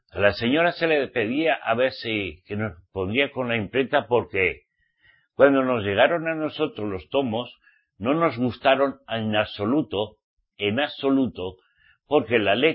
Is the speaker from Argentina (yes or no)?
no; Spain; como español